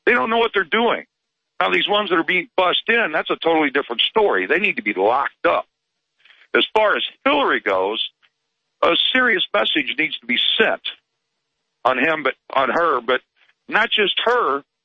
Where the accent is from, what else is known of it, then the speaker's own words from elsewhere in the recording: Peavey, Missouri, United States; I'm actually from Peavey, Missouri, but I'm in a truck sitting out here in Ohio waiting to get loaded.